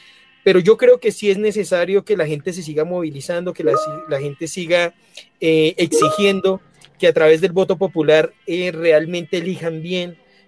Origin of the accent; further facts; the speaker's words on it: Colombia; la vivimos como pueblo colombiano también hace algún tiempo.